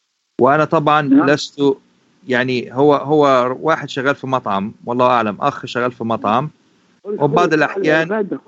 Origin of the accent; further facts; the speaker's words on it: Egypt; زي ما بنعمل في عندنا في مصر